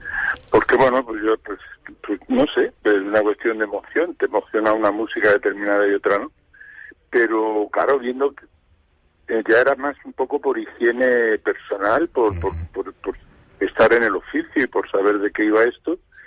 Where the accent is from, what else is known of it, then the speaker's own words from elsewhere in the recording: Granada, Andalusia, Spain; Soy de Granada.